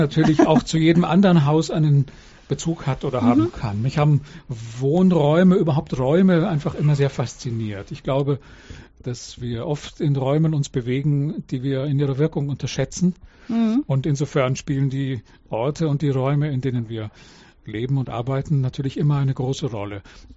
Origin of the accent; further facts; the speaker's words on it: Regensburg, Bavaria, Germany; moved away; also born or lived in Berlin; Ich bin in Regensburg geboren, habe lange in Regensburg gelebt, bin Anfang der 90er Jahre von Regensburg aus, Klammer auf, endlich, Klammer zu, nach Berlin gegangen.